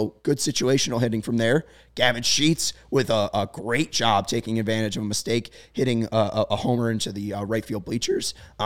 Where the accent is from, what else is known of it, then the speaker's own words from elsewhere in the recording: Pittsburgh, Pennsylvania, United States; Yeah, I'm from Pittsburgh, and you know, you ever hear this story?